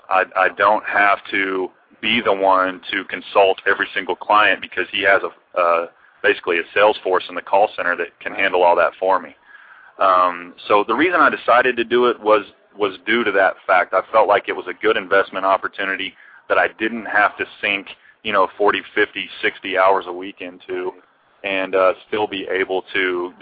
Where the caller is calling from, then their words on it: Tulsa, Oklahoma, United States; Yeah, actually, it's a beautiful day here in Tulsa, Oklahoma. That's where I'm at.